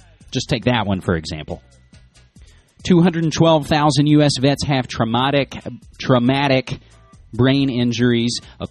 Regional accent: West Virginia, United States; I want more from my home state of West Virginia.

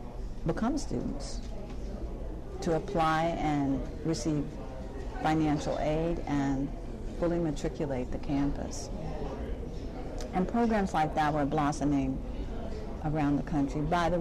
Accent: Washington, District of Columbia, United States; Because I grew up in Washington, D.C., actually, and what I saw was Capitol Hill and where I lived in Southeast D.C., two different worlds.

